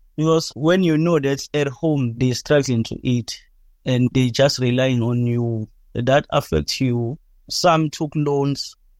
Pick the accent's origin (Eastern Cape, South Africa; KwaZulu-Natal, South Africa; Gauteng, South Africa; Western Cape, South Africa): KwaZulu-Natal, South Africa; now in Durban, South Africa; I'm originally from Inkanza. I stay in Durban.